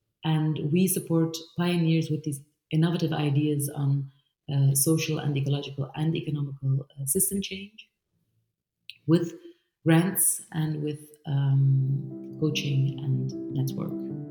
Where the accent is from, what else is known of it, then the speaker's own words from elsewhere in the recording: Belgium; because I was born and raised in Belgium. I actually always felt Belgian, and I was really never feeling different.